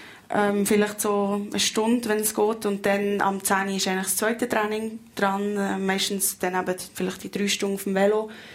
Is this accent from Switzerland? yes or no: no; Australia; Ja, als Australier sind das Volk, das gerne früh aufsteht.